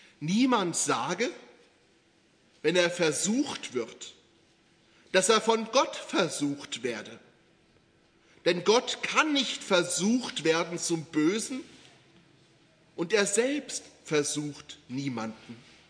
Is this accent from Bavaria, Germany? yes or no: no; Dreieich, Hesse, Germany; da hat sich in Dreieich, wo ich herkomme, so langsam was etabliert